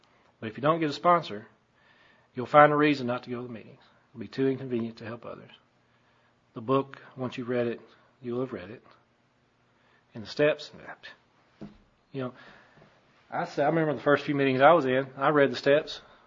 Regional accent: Texas, United States; I grew up out in West Texas

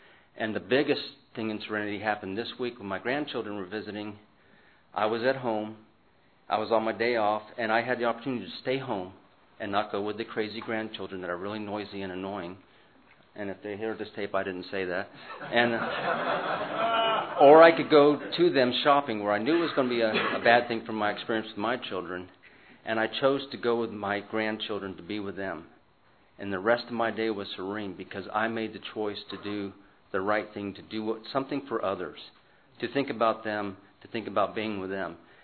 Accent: Pensacola, Florida, United States; I'm from Pensacola.

